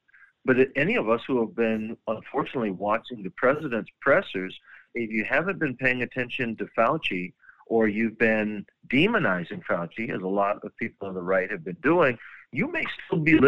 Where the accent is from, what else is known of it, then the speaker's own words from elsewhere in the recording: San Francisco, California, United States; I have not been into my hometown of San Francisco yet to observe things.